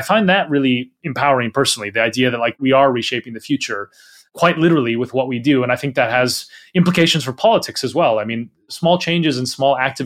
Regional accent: Minnesota, United States; I grew up in Minnesota. I spent my whole childhood and early adult life there and so on.

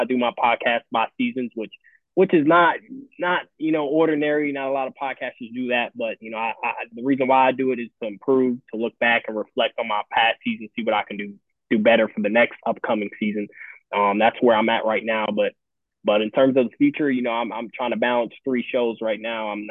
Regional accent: Daytona Beach, Florida, United States; If you don't know, I'm from Daytona Beach, Florida. He's from the land. We went to the same high school.

